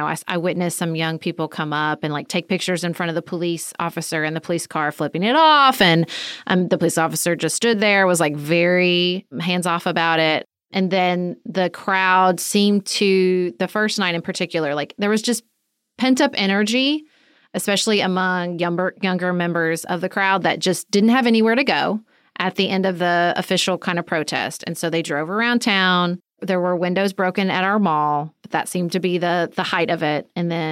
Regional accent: Paducah, Kentucky, United States; best kept secret. I'm from Paducah.

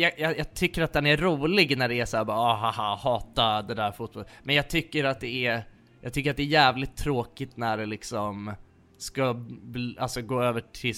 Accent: Nacka, Stockholm County, Sweden; för att jag kommer från Nacka liksom.

